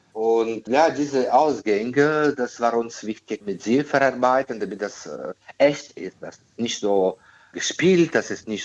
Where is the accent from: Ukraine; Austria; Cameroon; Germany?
Ukraine; die ist schmerzhaft, für mich besonders als Ukrainer.